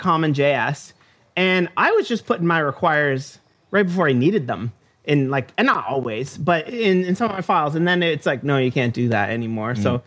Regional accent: Canada; I'm from Canada. That's why I say JavaScript funny.

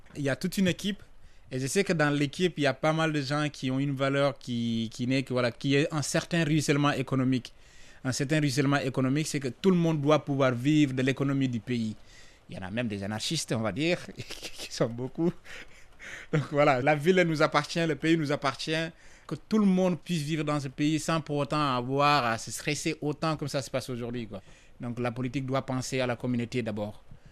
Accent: Senegal; moved away as an adult; now in Belgium; J'ai 29 ans. Je viens du Sénégal, je suis d'origine sénégalaise. Je suis arrivé en Belgique en 2018.

